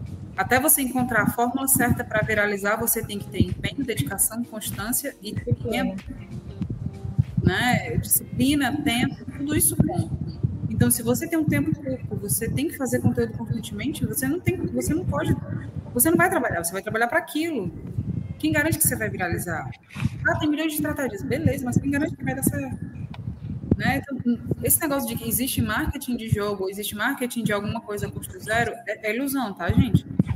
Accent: Ceará, Brazil; Pô, caramba, sou cearense.

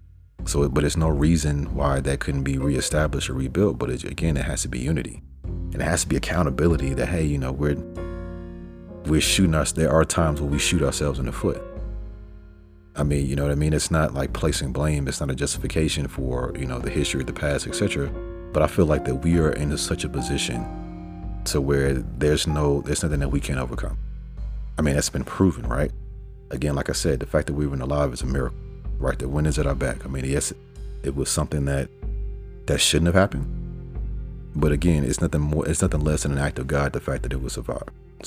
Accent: Arkansas, United States; growing up in Arkansas, I was around a bunch of black people

